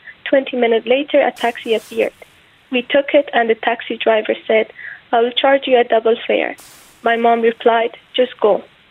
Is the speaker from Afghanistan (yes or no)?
yes; Afghanistan; English is a second language; moved away as an adult; now in Ireland; I'm from Afghanistan, so I moved from Afghanistan 3 years ago, and I'm in direct provision from last 2 years.